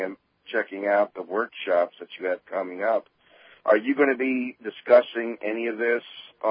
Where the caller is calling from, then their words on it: Florida, United States; I'm calling from Florida.